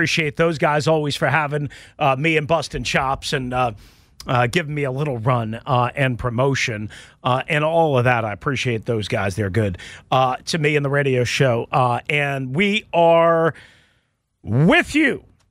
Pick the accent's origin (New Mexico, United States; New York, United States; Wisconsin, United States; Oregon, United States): New York, United States; Long Island; I grew up on Eastern Long Island